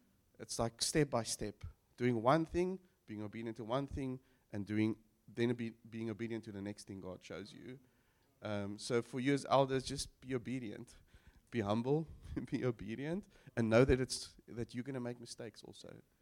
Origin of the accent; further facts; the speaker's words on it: Durban, KwaZulu-Natal, South Africa; Sorry, I'm from Durban, Lord.